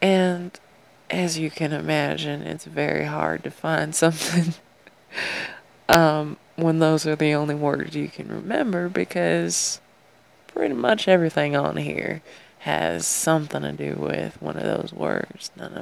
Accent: the South, United States; accent: southern; you got to hear me in my southern accent again

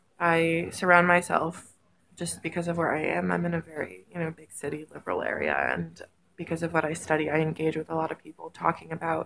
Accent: United States; Sorry to disappoint. I am not. I am just American.

